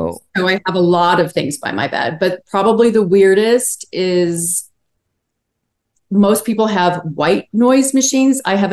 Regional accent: Chicago, Illinois, United States; And, you know, I'm from Chicago where actors are triple threats.

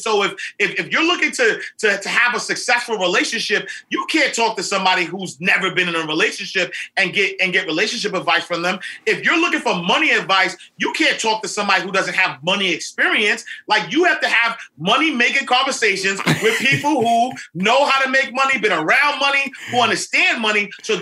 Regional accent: New York City, New York, United States; I grew up in St. Nicholas Projects in Harlem. And so, you know, black guy from Harlem who doesn't have the education that was necessary.

